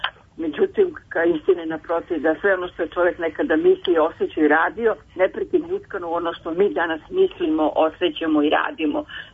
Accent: Belgrade, Serbia

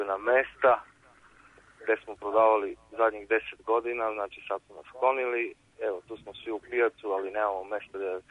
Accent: Leskovac, Jablanica District, Serbia; dolazim iz Leskovca, tačnije mesto Bošnjace.

